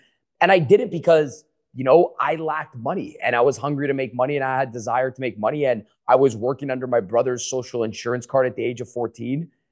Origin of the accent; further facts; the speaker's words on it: Ontario, Canada; Yeah, I was born and raised in right outside of Toronto, Canada.